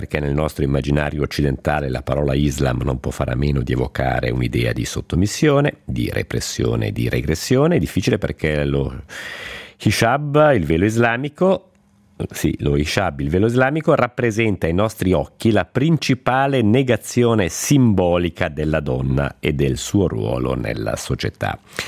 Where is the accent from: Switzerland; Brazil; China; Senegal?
Switzerland; Lugano, Ticino; mi ha riportato la mia infanzia a Lugano